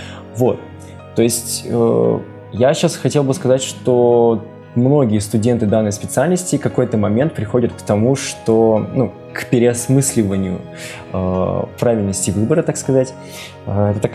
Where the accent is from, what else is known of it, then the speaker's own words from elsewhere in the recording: Kazakhstan; moved away as an adult; now in Czechia; я проучился в Казахстане сначала в университете, то есть я сам из Казахстана, проучился там полтора года, как только я окончил школу, после этого переехал в Чехию